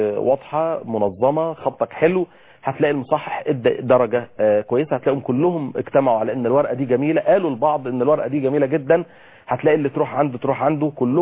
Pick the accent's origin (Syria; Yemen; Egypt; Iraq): Egypt; ودي مشكله يعني من ضمن النكات اللي بتتقال عندنا في مصر